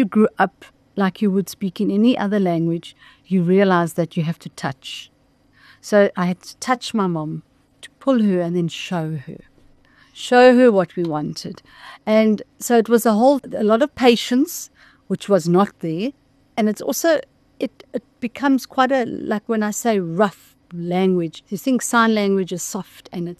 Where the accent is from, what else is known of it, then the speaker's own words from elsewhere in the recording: Pietermaritzburg, KwaZulu-Natal, South Africa; now in Johannesburg, South Africa; we grew up in Pietermaritzburg, and then we left Pietermaritzburg.